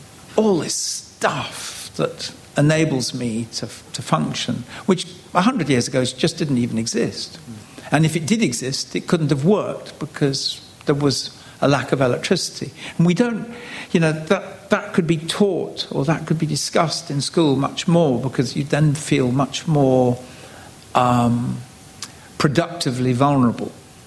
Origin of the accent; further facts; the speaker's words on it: England, United Kingdom; And I'm English, and a lot of English people are very ironic.